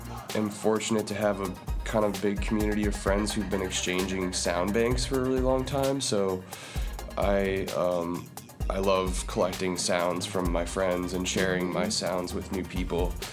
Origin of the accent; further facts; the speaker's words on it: Massachusetts, United States; now in Brooklyn, United States; I'm currently based in Brooklyn, New York. I'm from Western Massachusetts, Berkshire County